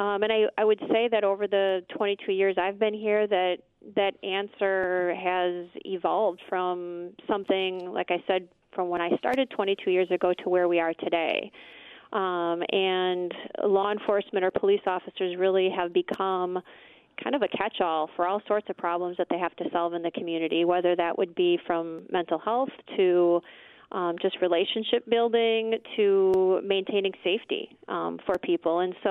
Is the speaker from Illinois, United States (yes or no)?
no; Appleton, Wisconsin, United States; I grew up in Appleton, was born and raised here